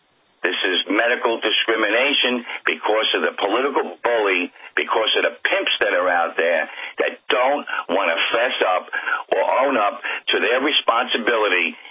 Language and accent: English; United States